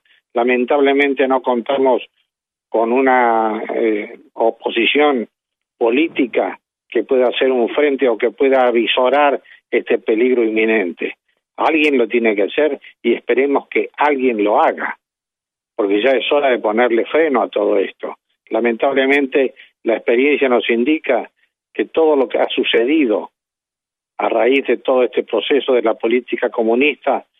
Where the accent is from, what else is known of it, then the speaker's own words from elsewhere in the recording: Argentina; la vergüenza que nos causa a todos como argentinos